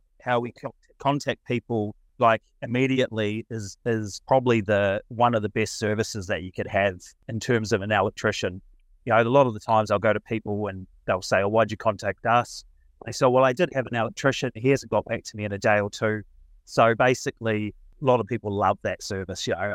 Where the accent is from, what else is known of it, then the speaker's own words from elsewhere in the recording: New Zealand; I'm sort of from New Zealand, and I didn't quite sort of feel like, fitted in.